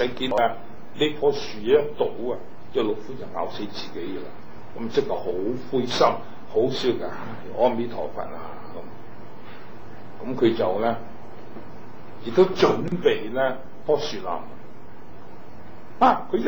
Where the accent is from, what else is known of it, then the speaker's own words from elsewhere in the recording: China; 我哋系中国人